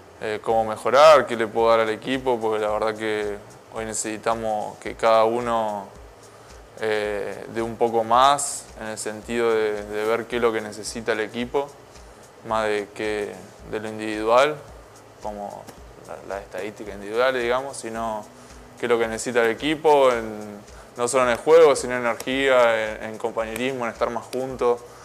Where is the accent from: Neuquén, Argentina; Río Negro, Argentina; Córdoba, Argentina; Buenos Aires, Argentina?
Neuquén, Argentina; Plotier; Vengo de Plotier, que también muy tranquilo.